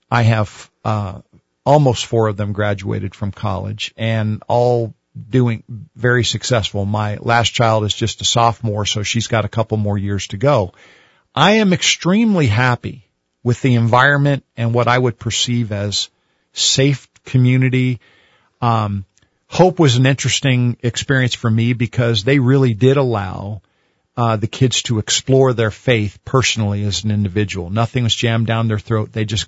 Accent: Albuquerque, New Mexico, United States; So I was raised in the Albuquerque Public Schools, all the way from first grade, all the way through high school.

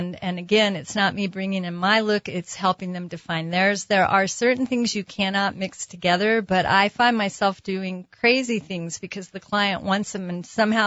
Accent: Albuquerque, New Mexico, United States; I grew up here in Albuquerque.

